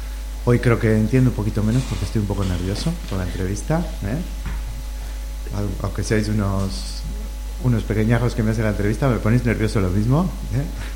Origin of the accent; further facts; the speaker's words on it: Buenos Aires, Argentina; moved away as an adult; also born or lived in Formosa, Argentina; now in Canary Islands, Spain; Pues yo nací en Formosa, que está en el norte de Argentina. Estuve viviendo allí hasta los 6 años por ahí. Y luego me fui a vivir a Buenos Aires, que ahí viví hasta los 21, que fue cuando me vine a... cuando viajé a Canarias.